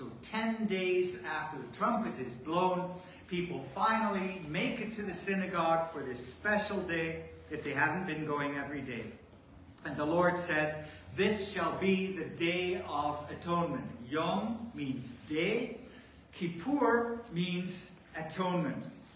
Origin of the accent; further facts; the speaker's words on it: Vancouver, British Columbia, Canada; also born or lived in London, United Kingdom; I grew up in Vancouver, Canada, and, you know, Jewish people there are more relaxed. But my wife and I spent 10 years in London serving with Chosen People Ministries.